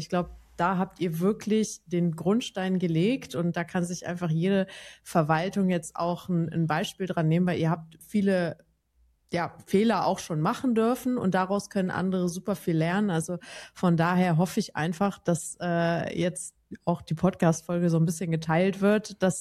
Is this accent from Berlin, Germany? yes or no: no; Bad Gandersheim, Lower Saxony, Germany; Also ich meine, ich komme aus Bad Gandersheim, 8000 Einwohner.